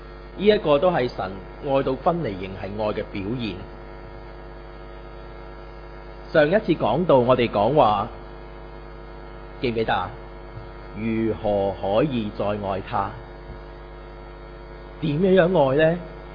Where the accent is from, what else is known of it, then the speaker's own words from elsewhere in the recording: China; 就好似咧，我哋中國人都會講話啊